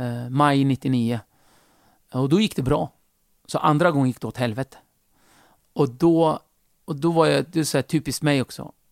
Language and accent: Swedish; Turkey; born or raised there; now in Sweden